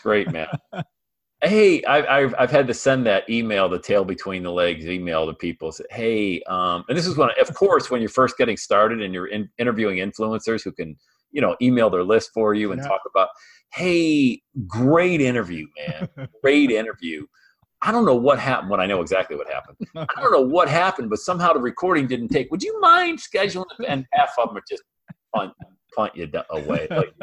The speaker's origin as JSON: {"language": "English", "town": "Buffalo", "region": "New York", "country": "United States", "tie": "born or raised there", "said": "Growing up in the Buffalo area, we always went across the border because the drinking age is 19."}